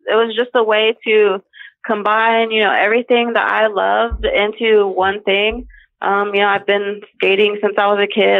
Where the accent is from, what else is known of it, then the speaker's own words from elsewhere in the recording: Ohio, United States; Yes, I was. Yep. Lived here my entire life.